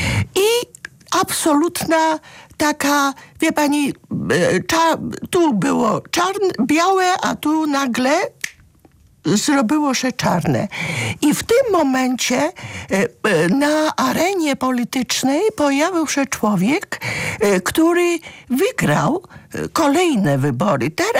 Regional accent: Georgia; Polish is a second language; now in Poland; Ja jestem z urodzenia Gruzinką, która od lat 70., a później od połowy lat 80. widzi Gruzję z boku, i ja kocham Gruzję i mam nadzieję, że nigdy nie przestanę być Gruzinką.

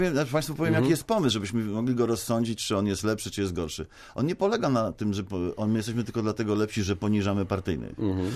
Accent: Wrocław, Lower Silesian Voivodeship, Poland; Ja jestem z Wrocławia, żyjemy nad Odrą.

